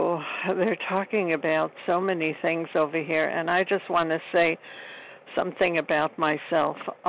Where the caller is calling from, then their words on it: Brooklyn, New York, United States; I'm calling you from Brooklyn, New York